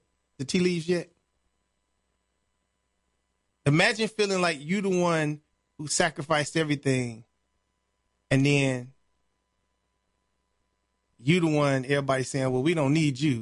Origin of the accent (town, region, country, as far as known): Chicago, Illinois, United States; born or raised there